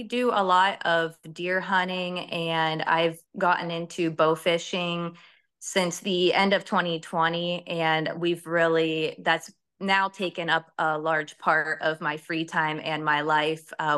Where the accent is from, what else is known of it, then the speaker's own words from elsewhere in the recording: New Philadelphia, Ohio, United States; I'm 29. I'm from Ohio, around New Philadelphia.